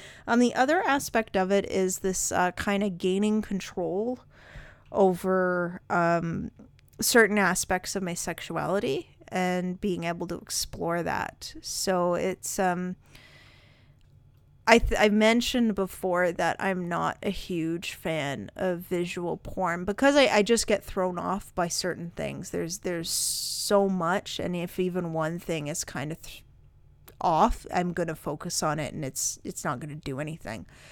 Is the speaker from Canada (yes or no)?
yes; Canada; And then I think I've mentioned I'm Canadian.